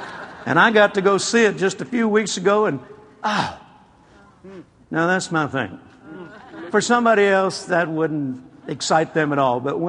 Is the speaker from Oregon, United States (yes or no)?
no; Shreveport, Louisiana, United States; East Texas, not too far from where I grew up in Shreveport.